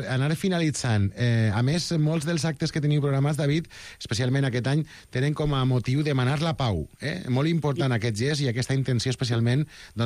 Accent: Castellón de la Plana, Valencian Community, Spain; Jo soc de Castelló, de la Plana.

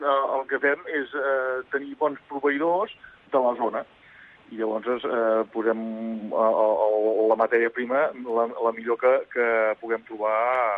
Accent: Catalonia, Spain; ara fa un 6 estem al Vallès Oriental, perquè aquí, a part de que som ja del Vallès

